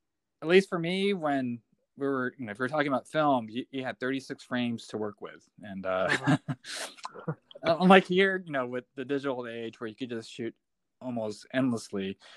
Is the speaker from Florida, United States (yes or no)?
no; San Francisco, California, United States; Born and raised in San Francisco. My actual native.